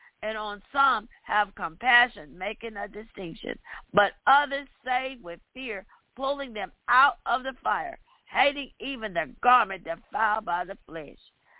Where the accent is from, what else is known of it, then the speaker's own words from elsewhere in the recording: Kentucky, United States; I got to take a minute of silence from my home state where I was born, just about 30-some miles from where I grew up.